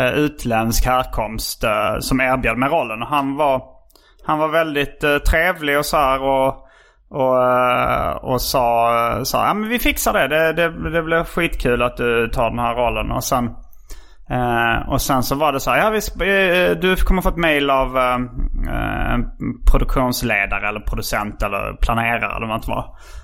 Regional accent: Skåne, Sweden; Eftersom jag är uppvuxen i Skåne så hör jag den oftare på skånska.

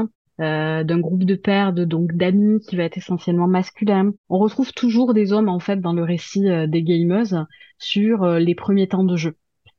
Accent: Toulouse, Occitanie, France; accent: Toulouse; Je viens de Toulouse, donc de province. Vous l'aurez entendu à mon accent, même si pour moi, c'est vous qui avez un accent.

